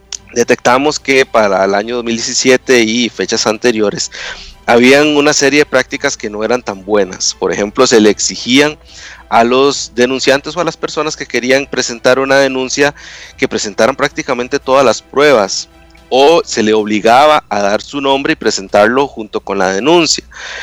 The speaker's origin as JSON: {"language": "Spanish", "country": "Costa Rica", "said": "nuestro propio capital social que tenemos como costarricenses"}